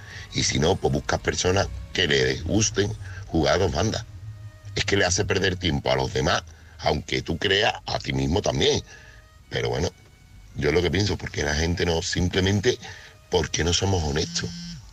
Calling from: Seville, Andalusia, Spain; corresponsal de Sevilla.

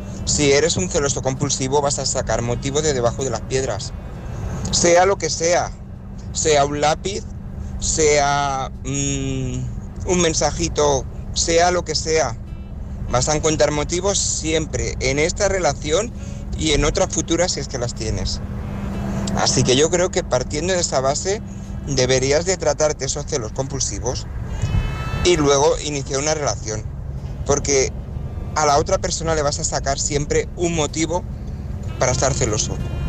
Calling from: Barcelona, Catalonia, Spain; de Barcelona

